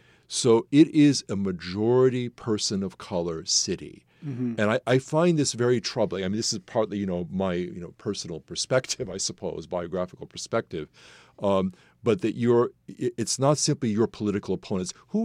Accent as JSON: {"language": "English", "town": "Chicago", "region": "Illinois", "country": "United States", "tie": "born or raised there", "said": "In Chicago, I'm originally from Chicago. I was born on the north side, and then as a very young kid, we moved to the south side."}